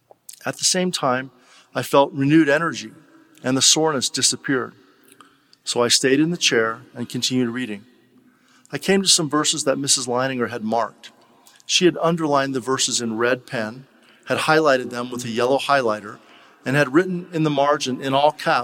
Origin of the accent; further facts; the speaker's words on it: California, United States; I was born and raised in Marin County, California, at that time the 5th wealthiest county in the nation. Living just north of San Francisco, I grew up literally surrounded by great mists